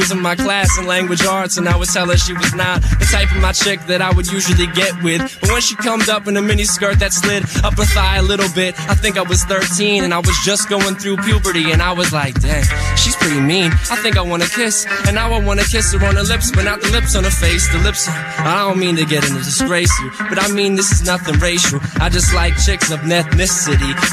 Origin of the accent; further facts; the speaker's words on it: Philadelphia, Pennsylvania, United States; Rolling up a Philly, yes, I'm from Philly. Yes, I be illy, yes, I be killing these beats originally from the 215.